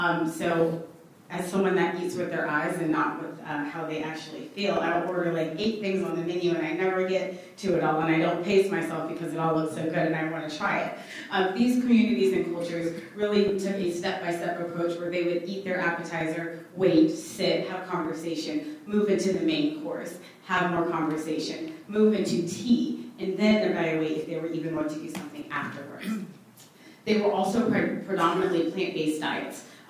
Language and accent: English; Jacksonville, Florida, United States; I'd like to say that I am a proud Jacksonville native. I went through Duval County Public Schools. I was raised in the Brentwood area